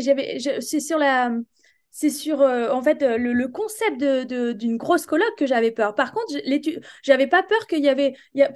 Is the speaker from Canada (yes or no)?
no; Angoulême, Nouvelle-Aquitaine, France; à 1 heure de Bordeaux, il y avait à la ville d'Angoulême, donc c'est là que je suis originaire d'Angoulême.